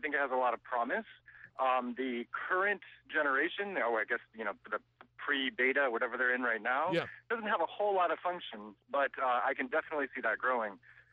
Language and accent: English; New York, United States; now in San Francisco, United States; I grew up in the North Country, though, and I listen to WAMC on my iPhone streaming from.